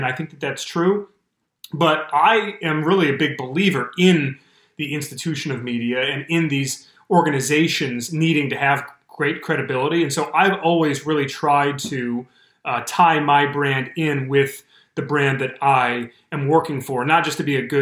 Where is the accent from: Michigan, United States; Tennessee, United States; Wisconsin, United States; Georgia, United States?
Michigan, United States; Detroit; because I grew up every day in Metro Detroit and came downstairs to my breakfast table and there was a copy of the Detroit News and a copy of the Detroit Free Press.